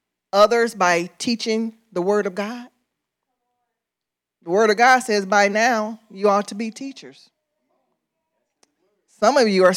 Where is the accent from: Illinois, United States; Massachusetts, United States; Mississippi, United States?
Illinois, United States; born there; accent: country; I was born here in Illinois, but I sound country.